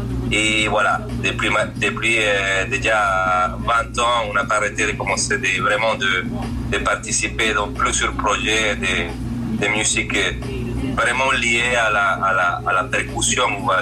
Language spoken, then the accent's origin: French; Maracaibo, Zulia, Venezuela; French is a second language; je suis né au Maracaibo, Venezuela. C'est une ville très très chaude de l'Amérique du Sud.